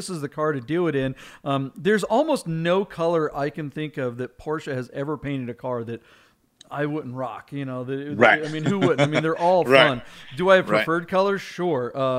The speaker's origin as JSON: {"language": "English", "town": "Snohomish", "region": "Washington", "country": "United States", "tie": "born or raised there", "said": "And it was barely over $30,000 for my hometown in Snohomish, Washington."}